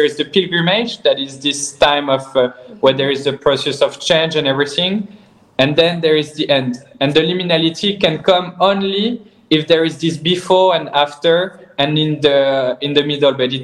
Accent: France; I'm from France, and we passed from Switzerland, which is as well, which speaks French

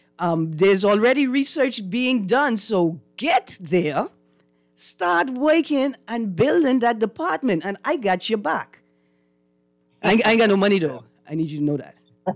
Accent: Bahamas; born there; I was born in the Bahamas in 1982.

